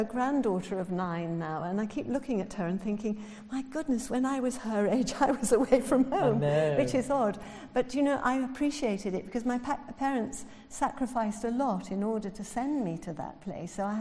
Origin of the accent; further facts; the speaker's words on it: Liverpool, North West England, United Kingdom; I come from Liverpool, you see, so I'm a Scouser